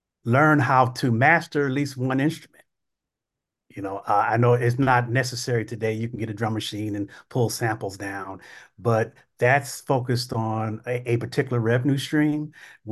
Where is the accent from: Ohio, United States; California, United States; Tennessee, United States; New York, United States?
California, United States; San Diego; also born or lived in Hawaii / Virginia; So I grew up in San Diego.